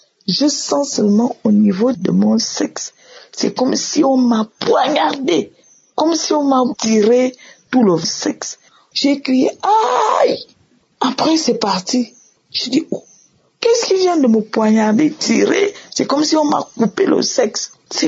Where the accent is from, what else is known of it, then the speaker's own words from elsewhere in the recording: Gabon; now in Brazzaville, Congo; Je suis une servante de Dieu et je suis gabonaise. J'habite à Brazzaville.